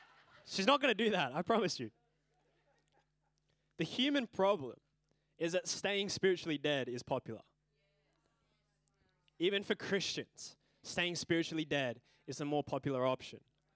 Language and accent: English; Tasmania, Australia; born there; I was born in Tasmania